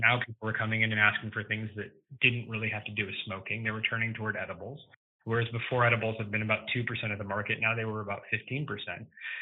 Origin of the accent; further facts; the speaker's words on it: Switzerland; also born or lived in Chicago / London / California; So I actually was born in Chicago and then grew up internationally. I grew up in Switzerland and London and then ended up in California for high school